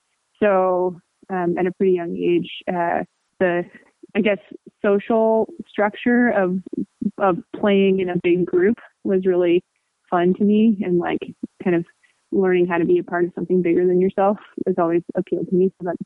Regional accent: Corvallis, Oregon, United States; Well, I'm an Oregon native. I grew up in Corvallis, which is a smaller college town situated right in the heart of the Willamette Valley

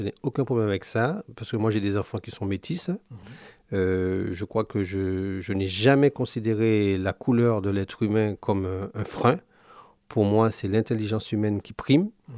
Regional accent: Martinique, France; born there; je suis né en Martinique parce que, voilà, je n'ai pas le choix. Hein, mais je sais que j'ai toujours eu des origines qui sont multiples, hein, à la fois d'Afrique, d'Inde... d'Europe, parce que j'avais une arrière-grand-mère qui était vendéenne, j'avais une arrière-grand-mère indienne

